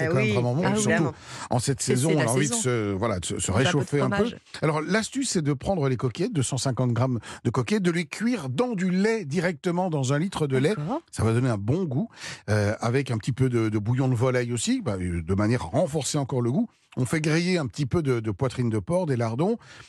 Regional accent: France; chez nous en France

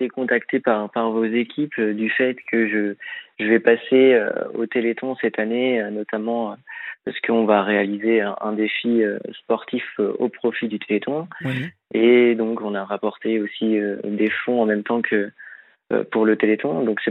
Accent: Angers, Pays de la Loire, France; born there; je suis né à Angers justement

